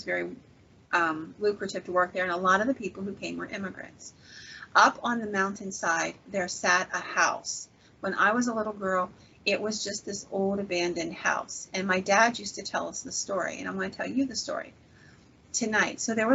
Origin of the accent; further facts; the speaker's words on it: Pennsylvania, United States; a lot on Pennsylvania, because that's my home state.